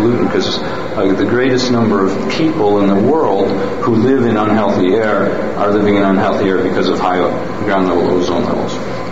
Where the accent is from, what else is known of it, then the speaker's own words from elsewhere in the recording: Madison, Wisconsin, United States; also born or lived in California; I am from Madison originally, and then left, got my doctorate at University of California, Berkeley